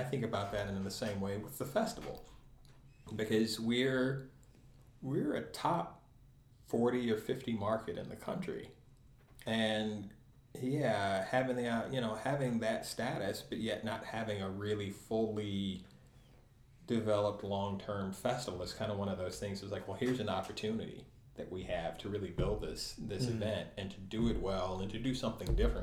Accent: Asheville, North Carolina, United States; I'm from Asheville, North Carolina. And usually when I say that, people are always like, oh, Asheville's such a cool place. And I'm like, well, yeah, it is now.

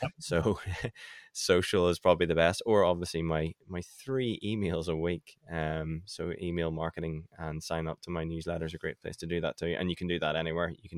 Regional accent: Northern Ireland, United Kingdom; accent: Northern Irish; Good luck with my Northern Irish accent

